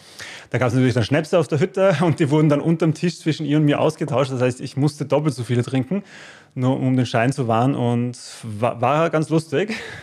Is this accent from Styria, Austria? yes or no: no; Tyrol, Austria; Also er war wirklich total entsetzt, wie man als Tirolerin in Wien ein Kind zur Welt bekommt.